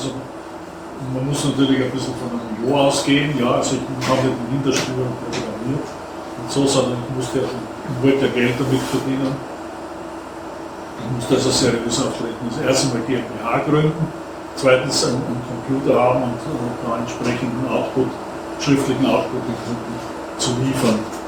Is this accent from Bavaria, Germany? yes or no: yes; Munich, Bavaria, Germany; ich bin aus München.